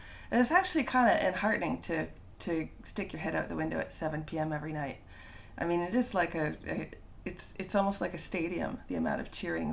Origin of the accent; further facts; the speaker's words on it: Canada; But when I was a kid, I'm Canadian, so we always